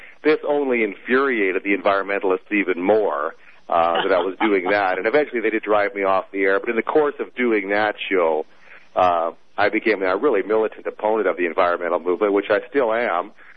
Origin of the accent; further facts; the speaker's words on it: Canada; I can recall, I'm a Canadian, and I can recall